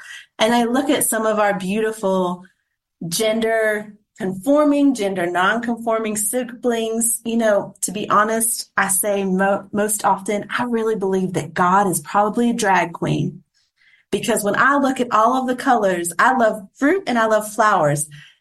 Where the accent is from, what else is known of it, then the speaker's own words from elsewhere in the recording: North Carolina, United States; which I come from North Carolina, so we have a lot of the swampland.